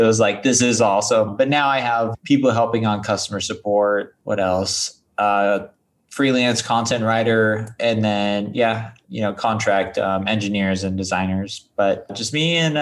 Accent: San Clemente, California, United States; also born or lived in Detroit; Yeah, I was originally born in Detroit, and I lived there till I was about 3. And then my parents moved to Southern California. So I grew up in a small beach town in Southern California called San Clemente.

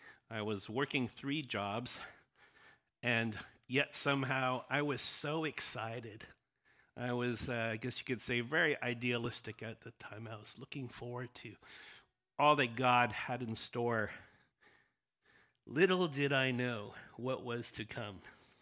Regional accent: Los Angeles, California, United States; born there; I was born in South Central LA. I wasn't from the East

